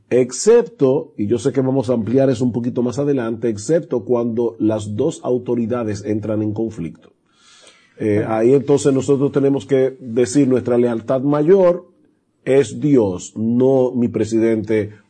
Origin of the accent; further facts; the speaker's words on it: Dominican Republic; eso no elimina la realidad de que nosotros somos dominicanos, en nuestro caso. Nacimos en una nación, somos ciudadanos de esa nación.